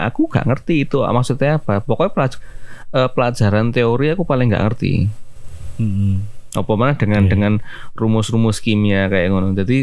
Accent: Madiun, East Java, Indonesia; Nah, di daerahku, di Madiun ya terutama.

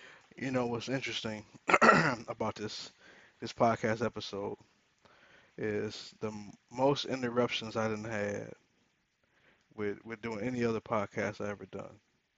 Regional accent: Ohio, United States; Back in my hometown of Ohio, in Cincinnati, I'm not from Cincinnati

